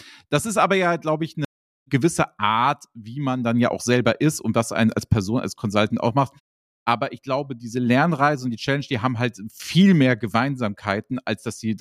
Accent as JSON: {"language": "German", "region": "Northern Germany", "country": "Germany", "tie": "born there", "said": "Ich bin ja nun, sag ich mal, gebürtiger Norddeutscher"}